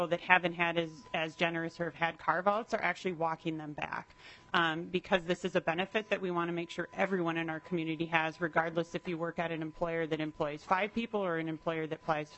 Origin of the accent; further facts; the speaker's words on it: Duluth, Minnesota, United States; I'm from Duluth